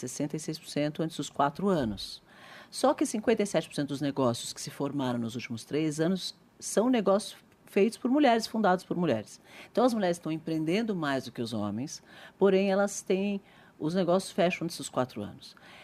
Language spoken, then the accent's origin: Portuguese; Brazil; Eu sou brasileira, adoro o Brasil, sou muito patriota.